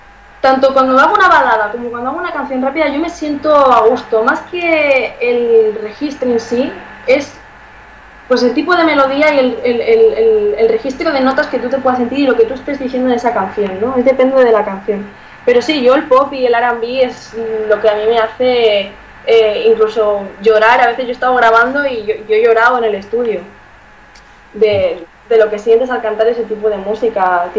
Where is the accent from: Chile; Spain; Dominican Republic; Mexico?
Spain; Catalonia; recibo mucho apoyo, de España también, y por supuesto de Cataluña, ¿no?, porque de aquí soy